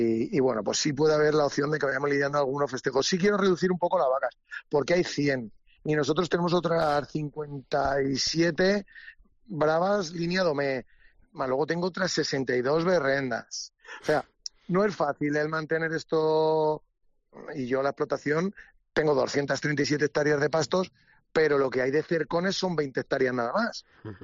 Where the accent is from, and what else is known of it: Daganzo, Community of Madrid, Spain